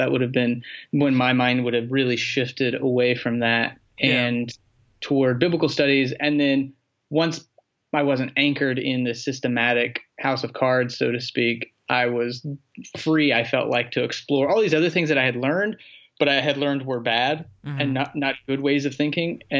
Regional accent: Texas, United States; I grew up in Texas, where you're kind of born as a Christian. It's just as much a cultural thing as it is a religious thing. So grew up in Texas as a Southern Baptist and Charismatic and eventually Presbyterian.

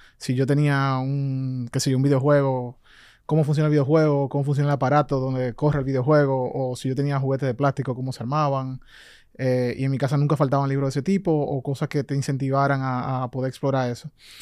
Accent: Santo Domingo, Distrito Nacional, Dominican Republic; born there; Yo nací en Santo Domingo. Soy dominicano.

